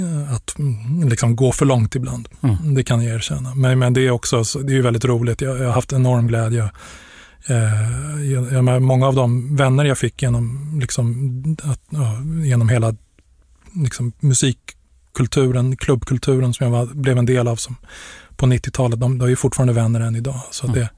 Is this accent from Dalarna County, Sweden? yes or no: no; Stockholm, Stockholm County, Sweden; born or raised there